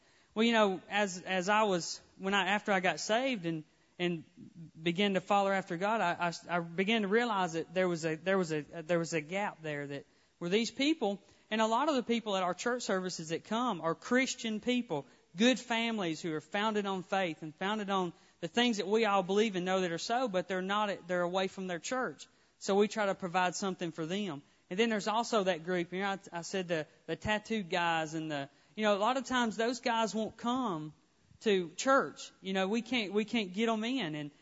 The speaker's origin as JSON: {"language": "English", "region": "Alabama", "country": "United States", "tie": "born or raised there", "said": "I guess growing up in Alabama, I thought everybody went to church"}